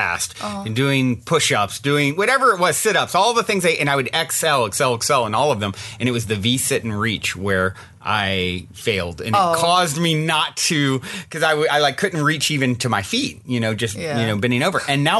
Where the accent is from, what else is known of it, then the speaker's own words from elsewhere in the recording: Virginia, United States; As I remember, as a kid, I grew up in Virginia